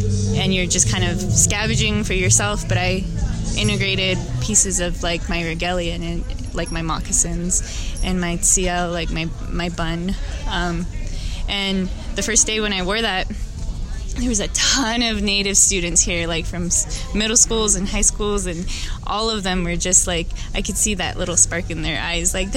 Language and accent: English; Albuquerque, New Mexico, United States; now in Santa Fe, United States; Yeah, I grew up here in Albuquerque. Right now, I am in school in Santa Fe, and then once I get done there, I'm hopefully going to move back to our Oklahoma and learn my native